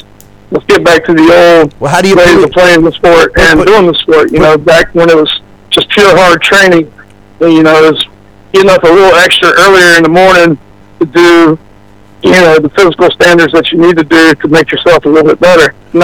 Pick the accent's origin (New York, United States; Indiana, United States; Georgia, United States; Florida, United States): Georgia, United States; Atlanta; born there; No, I was born in Atlanta, Georgia.